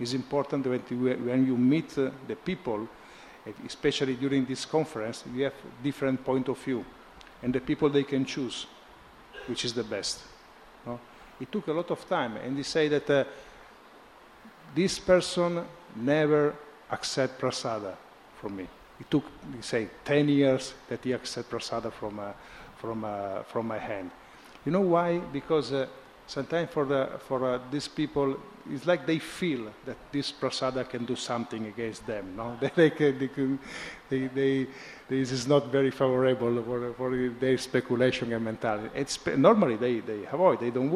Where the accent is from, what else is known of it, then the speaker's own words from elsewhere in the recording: Italy; English is a second language; I come from Italy, and of course the situation there is quite different than in India.